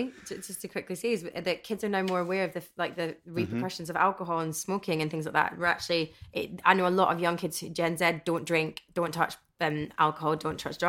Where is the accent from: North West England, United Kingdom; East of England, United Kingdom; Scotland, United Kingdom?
Scotland, United Kingdom; Glasgow; also born or lived in Stirling; Sterling and then Glasgow. Yeah, so I moved through Glasgow when I was about 11.